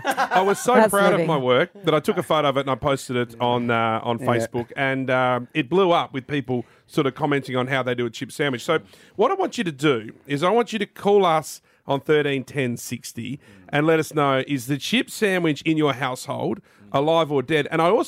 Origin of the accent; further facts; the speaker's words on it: Kadena, Okinawa, Japan; that I've been using since I was growing up in Kadena.